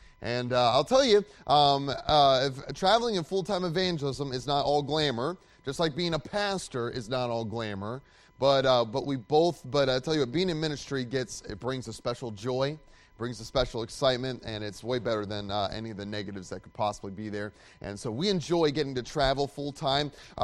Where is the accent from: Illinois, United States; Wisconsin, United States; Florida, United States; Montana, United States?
Wisconsin, United States; She's from Tennessee and I'm from Wisconsin, and so we're from different places.